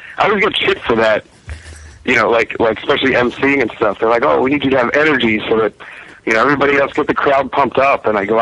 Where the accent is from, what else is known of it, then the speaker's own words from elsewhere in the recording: Allentown, Pennsylvania, United States; I'm originally from Allentown, PA. It's like north of Philadelphia.